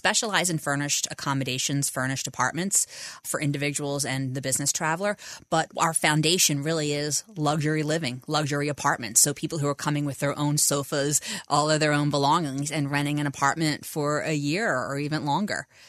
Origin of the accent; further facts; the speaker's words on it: Philadelphia, Pennsylvania, United States; I did. I grew up in Philadelphia and I was in high school and moved to the Bluebell area.